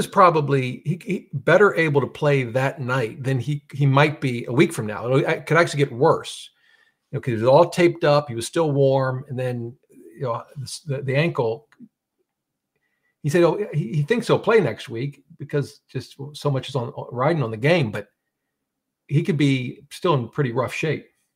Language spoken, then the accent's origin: English; Ohio, United States; even though I grew up in Ohio.